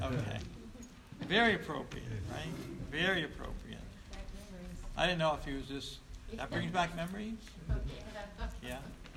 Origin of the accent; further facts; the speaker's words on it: Troy, New York, United States; I grew up in South Troy, and heavily Roman Catholic. I knew one person who was Protestant my whole growing up years.